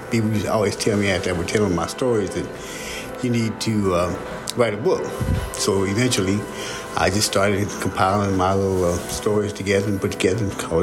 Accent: Taylorsville, United States; growing up in Taylorsville. I came up during a time of integration, segregation.

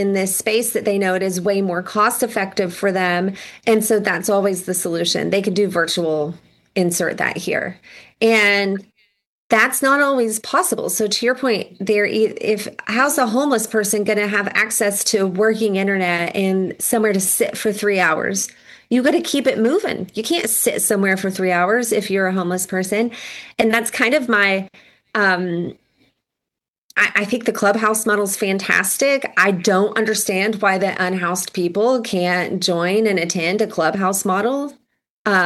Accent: Tennessee, United States; I'm from East Tennessee. So there's like, I think two psychiatrists in the town I'm from.

